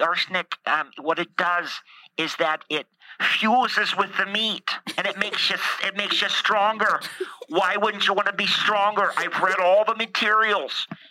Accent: Canada; Okay, I'm Canadian

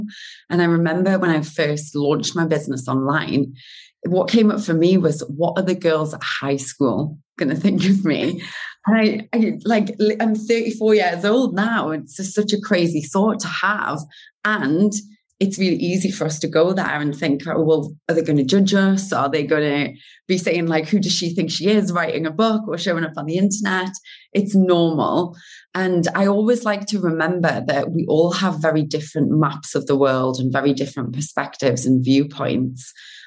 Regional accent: North East England, United Kingdom; accent: Geordie; I love reaching out to people with voice notes, with my dodgy Geordie accent.

